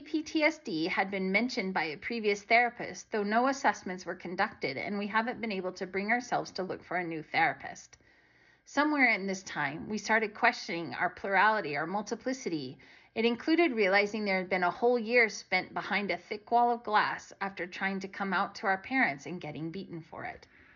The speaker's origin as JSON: {"language": "English", "country": "Philippines", "said": "We don't have a fundamentalist religious background, but we are Filipino, and one side of the family is Catholic, the other is Protestant."}